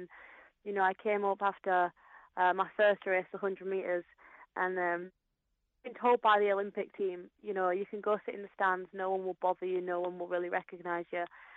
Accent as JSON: {"language": "English", "country": "United Kingdom", "said": "And I mean, as a British athlete, nothing is ever going to beat what London 2012 was."}